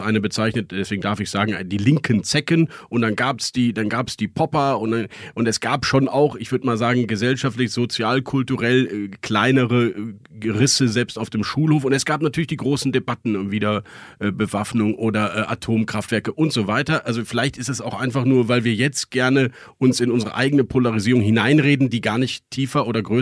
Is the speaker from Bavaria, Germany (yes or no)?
no; Bonn, North Rhine-Westphalia, Germany; Wir kommen beide aus dem Bonner Umfeld